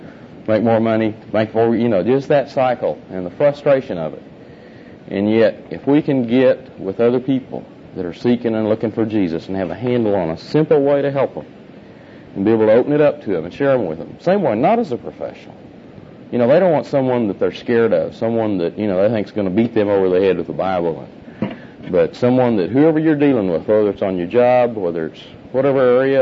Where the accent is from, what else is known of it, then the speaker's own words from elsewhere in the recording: Oklahoma City, Oklahoma, United States; Way of introduction … I'm from Oklahoma City. I'm a businessman.